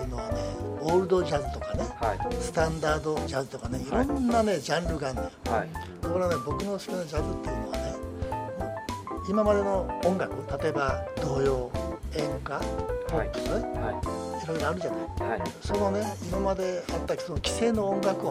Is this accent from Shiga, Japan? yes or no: no; Kyoto, Japan; 同じ京都出身なんでね